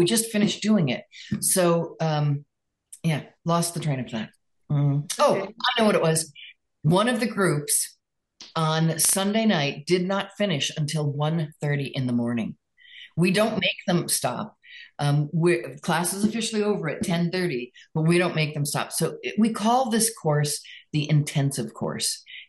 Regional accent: Connecticut, United States; I grew up in Connecticut and love, love, love the fall.

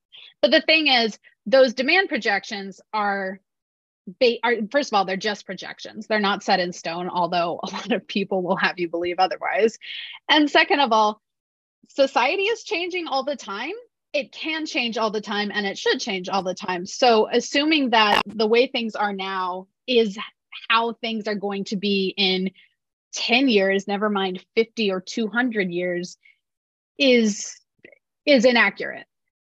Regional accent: Midwest, United States; now in Washington, United States; Like I said, I'm from the Midwest, and I went to school in St. Louis. You have to have a car.

